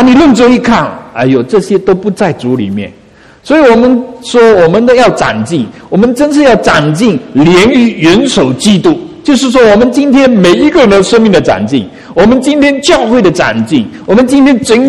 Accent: China; 当时我们中国人特别不放心啊，因为我们从那个地方出来的啊，不放心啊。

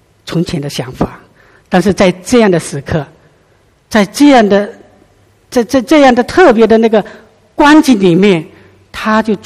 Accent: China; now in Sydney, Australia; 特别我们中国人哈

